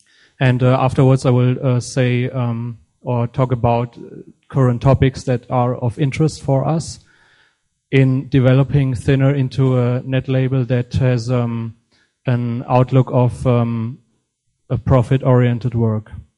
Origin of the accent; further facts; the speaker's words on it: Mannheim, Baden-Württemberg, Germany; English is a second language; I'm from Mannheim